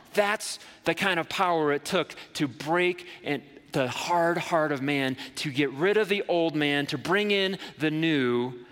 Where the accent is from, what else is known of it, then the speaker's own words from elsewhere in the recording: Ohio, United States; moved away as an adult; I moved out here from Ohio. I'm a Flatlander by birth, and my dream was to come to the mountains, get a job.